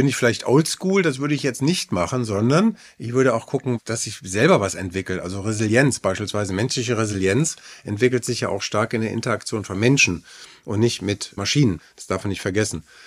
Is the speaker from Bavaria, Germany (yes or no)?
no; Frankfurt, Hesse, Germany; in meinem Fall als geborener Frankfurter und der in Frankfurt groß geworden ist